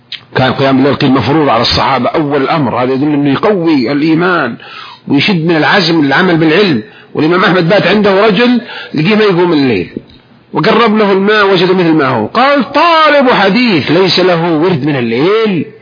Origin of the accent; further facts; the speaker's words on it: Jeddah, Makkah Province, Saudi Arabia; مثلي أنا من أهل جدة